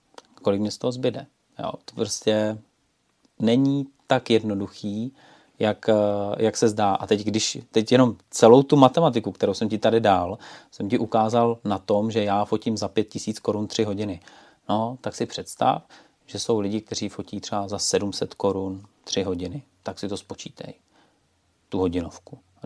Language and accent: Czech; Brno, South Moravian Region, Czechia; teda tím, že jsem z Brna, z Moravy